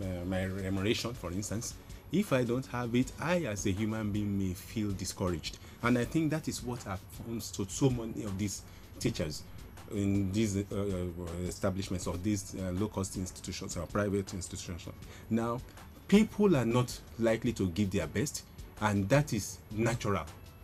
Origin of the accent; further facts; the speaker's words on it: Nigeria; As a Nigerian, I occupy a position